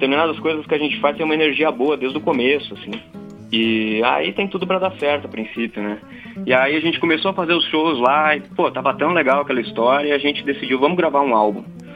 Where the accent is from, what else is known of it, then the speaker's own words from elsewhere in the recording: South Region, Brazil; essa coisa do sul, de onde eu sou